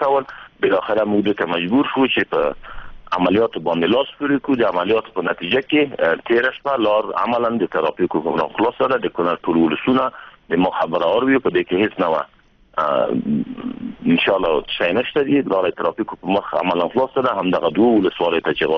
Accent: Afghanistan

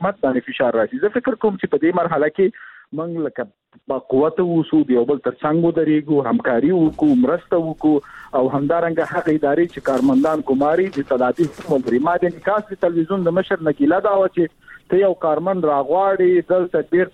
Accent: Afghanistan; born or raised there

